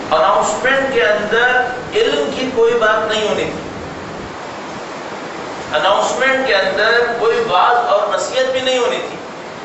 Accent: Karachi, Sindh, Pakistan; دوسرا پوائنٹ جس کے اوپر ہم نے اصرار کیا وہ یہ تھا کہ ہمارا تعلق کراچی سے ہے، اس کی مثال بھی دیتا چل.

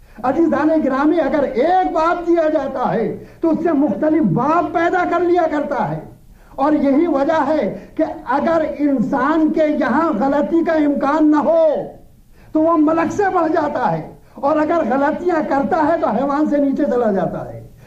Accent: Lucknow, Uttar Pradesh, India; میں انڈیا کا رہنے والا ہوں, لکھنؤ پرانا شہر ہے

